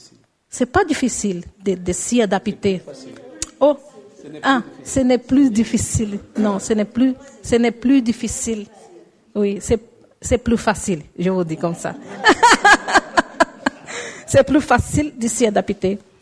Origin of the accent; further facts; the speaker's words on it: Brazil; French is a second language; nous, c'est comme si on laisse le Brésil là-bas, notre culture là-bas.